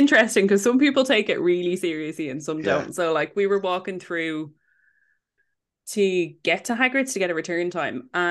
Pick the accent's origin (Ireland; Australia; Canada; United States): Ireland; once he copped that we were pale as ghosts and sounded Irish